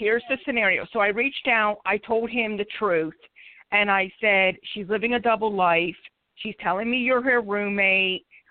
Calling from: Philadelphia, Pennsylvania, United States; I'm calling from Philadelphia, PA.

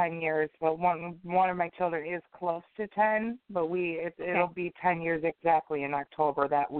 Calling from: Waukesha, Wisconsin, United States; I'm calling from Waukesha, Wisconsin.

